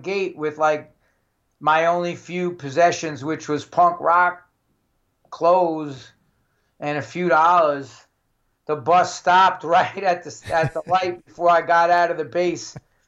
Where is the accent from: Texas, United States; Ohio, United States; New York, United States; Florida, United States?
New York, United States; I'm from New York. I need to get back to New York.